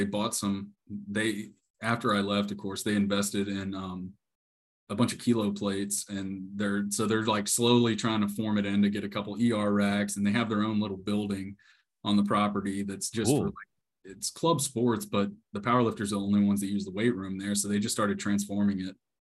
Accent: Woodstock, Georgia, United States; So I grew up in Woodstock, Georgia, just north of the city, on the lake. My dad in construction, you know. So he bought a house over there and I grew up right on the lake

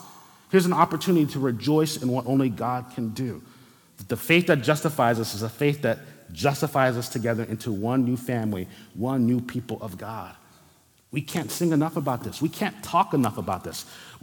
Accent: New Jersey, United States; also born or lived in Brooklyn; now in Arizona, United States; You know, I'm the son of Haitian immigrants. I was born in Brooklyn, grew up in New Jersey. That part of the country is the most densely populated part of the country. So I grew up around lots of people

